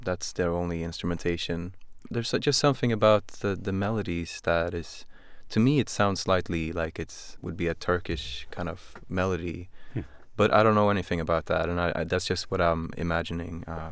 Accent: Västra Götaland, Sweden; because I grew up slightly outside of Gothenburg

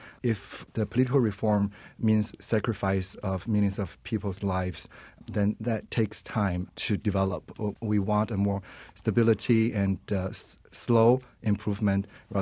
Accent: China; moved away as an adult; I was born and raised in China. I came to this country when I was 26, 12 years ago.

